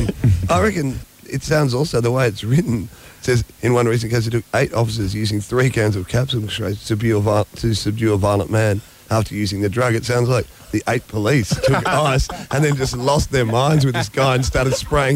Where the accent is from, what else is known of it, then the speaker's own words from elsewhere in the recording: Australia; I remember saying I'm Aussie. If I was any more Aussie, I'd have a hat on.